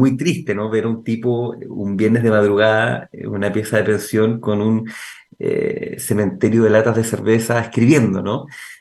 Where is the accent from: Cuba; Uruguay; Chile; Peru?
Chile; Valdivia, Los Ríos; mi ciudad natal, que es Valdivia, Particularmente porque yo creo que nunca terminé de irme del todo.